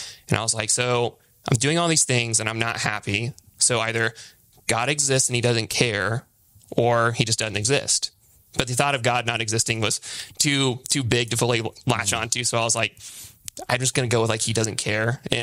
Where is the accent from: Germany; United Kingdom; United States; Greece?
United States; Arizona; also born or lived in Wichita Falls, Texas / Oklahoma; But I was born in Texas, Wichita Falls, Texas, which I was there for 2 weeks. I think that's the way I was told anyway, before we got moved to Arizona.